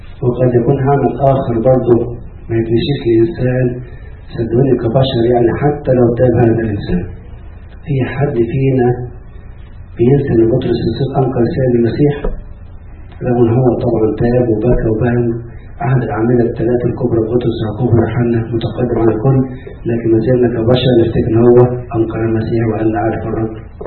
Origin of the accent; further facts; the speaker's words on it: Egypt; واحنا كمصريين جايز وقت الخطوبة موجودة إلى حين